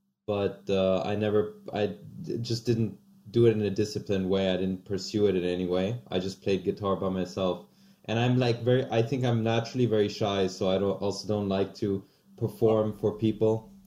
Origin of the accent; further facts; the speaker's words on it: Austria; I'm from India and Pakistan originally, and I grew up in Austria.